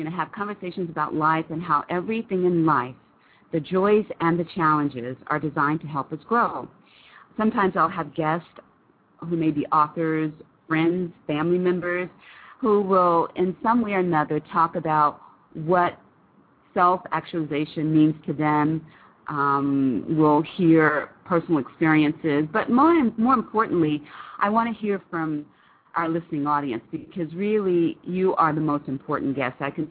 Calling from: Saudi Arabia; I'm calling in from Saudi, so it's actually already Friday for me

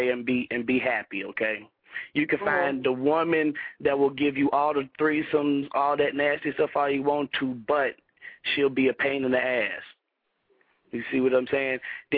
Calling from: Atlanta, Georgia, United States; from Atlanta.

